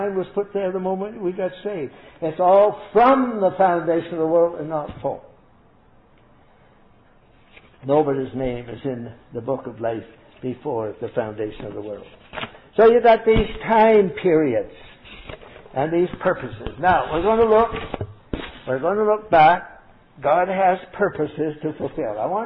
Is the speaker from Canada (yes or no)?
yes; Canada; now in United States; I'm a Canadian, and I wasn't a Canadian until I was born in Canada.